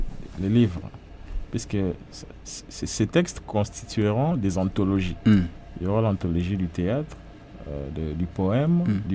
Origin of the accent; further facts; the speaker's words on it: DR Congo; Et je suis un Congolais qui vit en République démocratique du Congo.